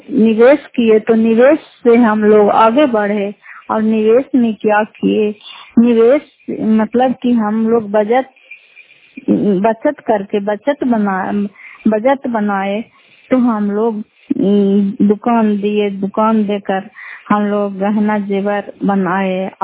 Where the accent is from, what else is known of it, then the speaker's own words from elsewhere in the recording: Fatehpur, Bihar, India; घर फतेहपुर पंचायत मकरौता जिला नालंदा करायपत्रा ब्लॉक की निवासी हूँ।